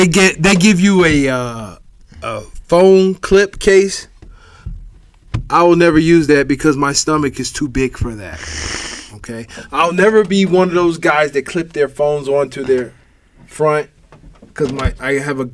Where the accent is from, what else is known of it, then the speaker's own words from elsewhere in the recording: Erie, Pennsylvania, United States; Because I'm from Erie and I say jobs, and we get jobs from up top.